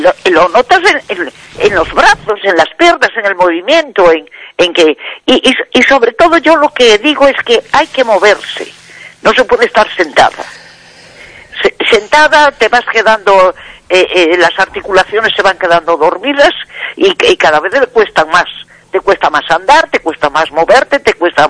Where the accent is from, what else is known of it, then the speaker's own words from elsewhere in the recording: Vigo, Galicia, Spain; Nací en Vigo. Soy de Vigo. Nací en Vigo y aquí sigo.